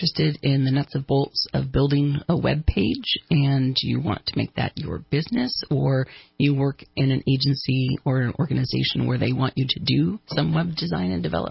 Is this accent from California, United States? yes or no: yes; Redding, California, United States; When I was growing up in Reading, it was if you wanted your bachelor's degree, you had to move away.